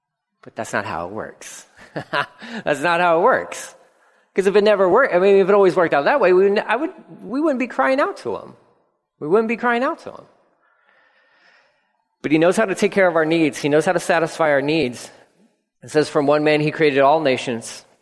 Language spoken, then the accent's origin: English; Texas, United States; I don't have a good enough Texas one because people don't realize I'm from Texas, but born and raised, like, I think I need to say y'all more